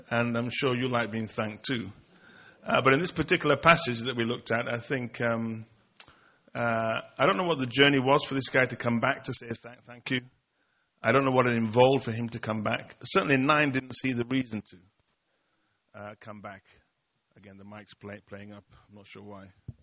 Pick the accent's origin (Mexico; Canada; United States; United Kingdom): United Kingdom; England; not to mimic the Americans, amen, because we're English.